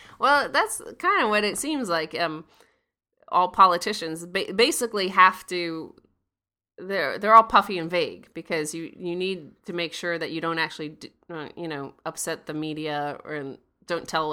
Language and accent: English; Connecticut, United States; What is it with Connecticut? That's my home state.